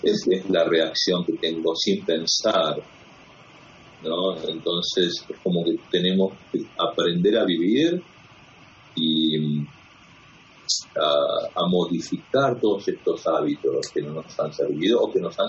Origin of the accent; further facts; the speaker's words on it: Argentina; born there; Nací en Argentina